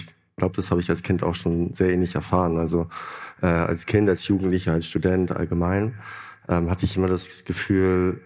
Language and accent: German; Lower Saxony, Germany; bei uns in Ostfriesland, wo die Kühe vor der Haustür stehen, hat man sehr, sehr, sehr, sehr wenig über Gefühle gesprochen.